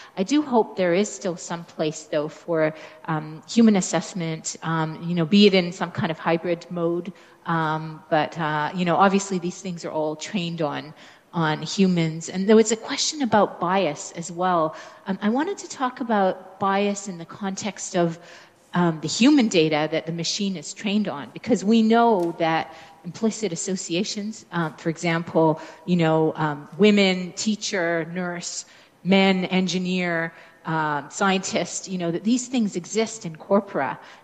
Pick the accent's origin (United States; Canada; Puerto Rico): Canada; first language en; I'm Canadian, English is my mother tongue